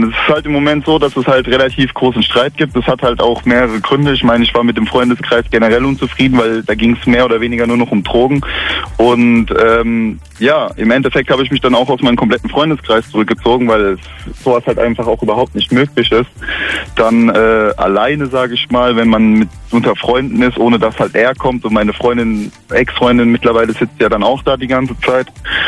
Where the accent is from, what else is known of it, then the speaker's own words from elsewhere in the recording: Frankfurt, Germany; Ich komme aus Frankfurt.